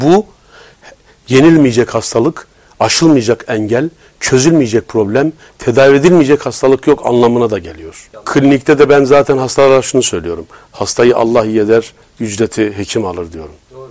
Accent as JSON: {"language": "Turkish", "region": "Sivas", "country": "Turkey", "said": "Ağız deriz biz, ben Sivaslıyım."}